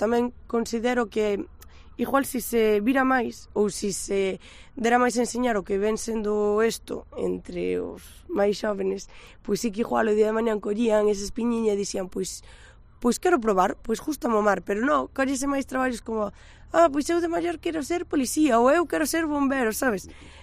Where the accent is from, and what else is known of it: Muros, Galicia, Spain